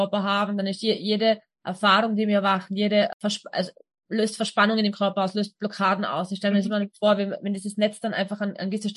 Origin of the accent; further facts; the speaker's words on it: Tyrol, Austria; Ich komme ursprünglich aus Tirol, bin jetzt in der Nähe von Wien.